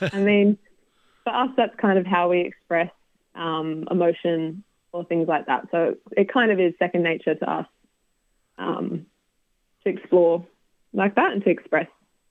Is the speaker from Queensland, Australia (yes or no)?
no; Yamba, New South Wales, Australia; I knew a previous Sydney Dance Company dancer from my hometown in Yamba